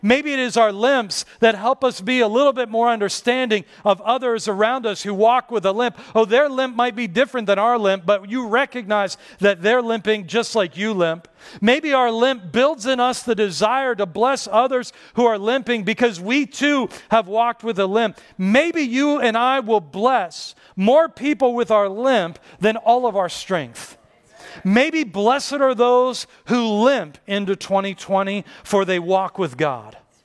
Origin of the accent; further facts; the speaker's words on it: Pittsburgh, Pennsylvania, United States; And where I grew up in Pittsburgh, high school wrestling was a big deal.